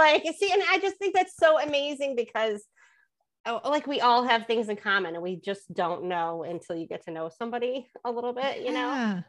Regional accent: Syracuse, New York, United States; I'm from Syracuse, New York, and I saw you went to Syracuse.

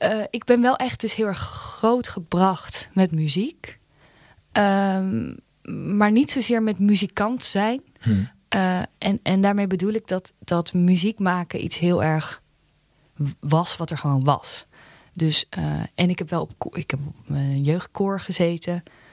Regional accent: Gouda, South Holland, Netherlands; born there; Ik ben geboren in Gouda.

